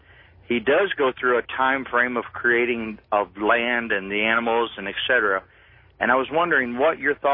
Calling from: Atlanta, Georgia, United States; calling from Atlanta.

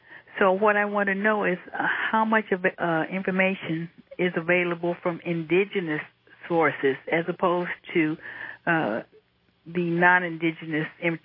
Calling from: Gardena, California, United States; I'm calling from Gardena.

